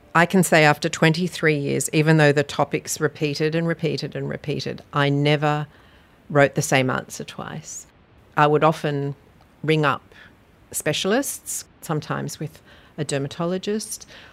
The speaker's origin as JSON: {"language": "English", "town": "Sydney", "region": "New South Wales", "country": "Australia", "tie": "born or raised there", "also_born_or_lived": "Malaysia", "said": "I was born in Australia, but we moved back to Malaysia when I was about 1."}